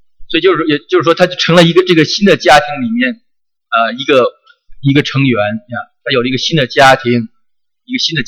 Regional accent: Tianjin, China; accent: Tianjin; 就是我们天津话就是跟北方可能很多都是这样说，就是说过继

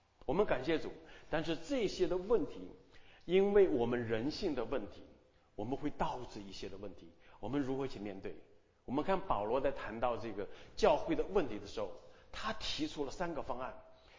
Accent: China; 我们大部分我知道是从大陆来的啊，我们的年龄大概跟我差不多啊，就是60年代前后那个初中这个年龄层次。

